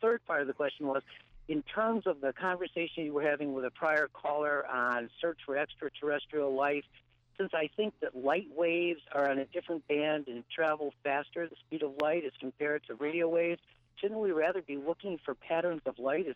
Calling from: Pittsfield, Massachusetts, United States; Pittsfield.

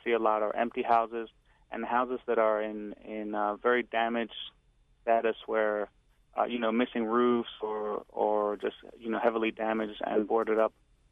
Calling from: Baltimore, Maryland, United States; I'm calling from Baltimore

